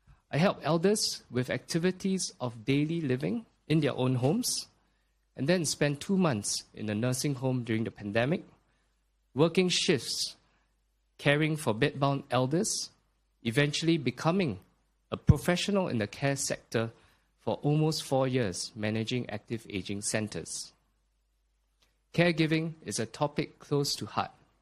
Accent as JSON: {"language": "English", "town": "Geylang", "country": "Singapore", "tie": "born or raised there", "said": "Growing up in Geylang has also allowed me to meet and befriend vulnerable segments of society."}